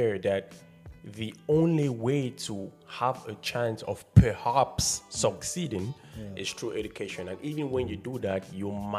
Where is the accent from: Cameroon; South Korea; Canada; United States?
Cameroon; Yaoundé, Centre; So I grew up in Yaoundé, but as an English speaking person, so I grew up learning English and French simultaneously.